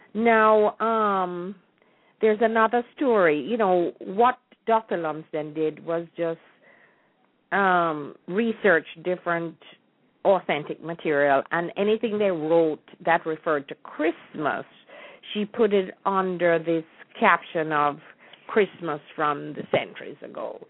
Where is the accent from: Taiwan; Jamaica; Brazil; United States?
Jamaica; the remnants of which we lived, at least I did, when I was growing up in Jamaica in the 30s and 40s.